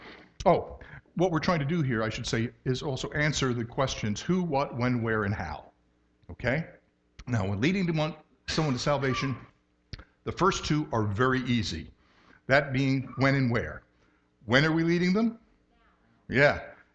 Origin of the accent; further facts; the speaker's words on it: United States; because, you know, I'm an American male